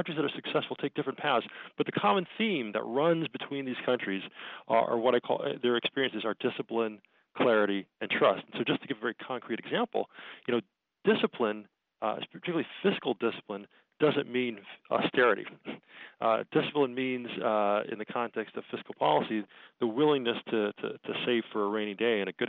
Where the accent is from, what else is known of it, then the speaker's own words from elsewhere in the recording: Jamaica; growing up in Jamaica in the 1970s was a very difficult time for the country.